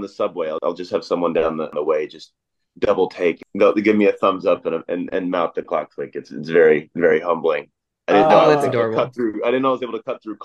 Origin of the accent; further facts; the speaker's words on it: Fort Dodge, Iowa, United States; Well, I'm from Northwest Iowa, kind of in the middle of nowhere, called Fort Dodge.